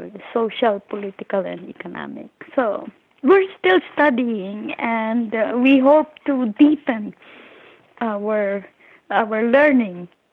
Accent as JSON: {"language": "English", "country": "Philippines", "said": "I think because I'm Filipina, I'm kind of fatalist."}